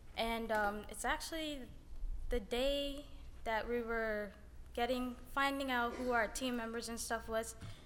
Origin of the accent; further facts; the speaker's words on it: Freeport, Grand Bahama, Bahamas; I'm from Freeport, Bahamas.